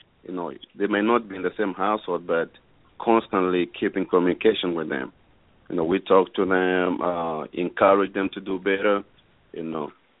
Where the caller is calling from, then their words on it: Dallas, Texas, United States; I'm right here in Dallas, Texas.